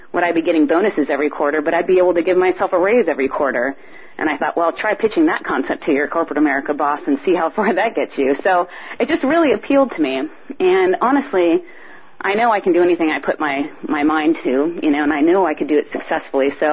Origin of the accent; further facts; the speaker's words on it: Hawaii, United States; Growing up in Hawaii, surfing all my life, I had very bad skin damage